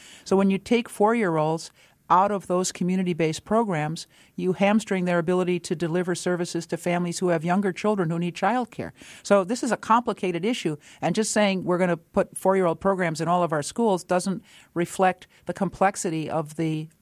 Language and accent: English; St. Paul, Minnesota, United States; Well, I grew up in St. Paul, Minnesota, and I went to both elementary and junior high. We have junior highs in St. Paul.